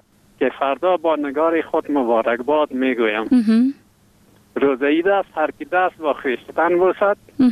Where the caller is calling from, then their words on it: Parwan, Afghanistan; د پروان ولایت نه.